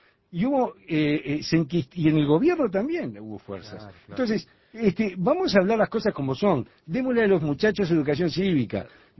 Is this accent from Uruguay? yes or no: yes; Uruguay; Yo, como uruguayo y padre de 3 hijos, no voy a admitir, como ciudadano modesto